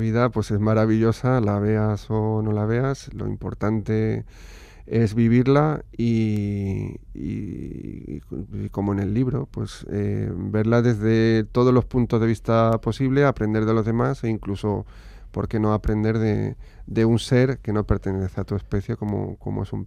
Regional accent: Barakaldo, Basque Country, Spain; now in Albacete, Spain; una pequeña editorial en la ciudad donde vivo. Yo soy de aquí, de Baracaldo.

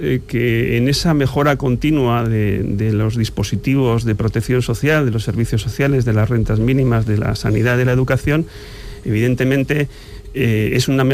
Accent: Basque Country, Spain; me siento orgulloso como vasco

